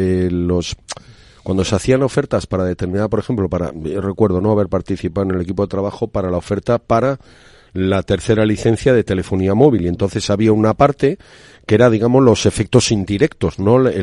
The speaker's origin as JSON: {"language": "Spanish", "town": "Madrid", "region": "Community of Madrid", "country": "Spain", "said": "pero yo como madrileño me siento, la verdad, un poco..."}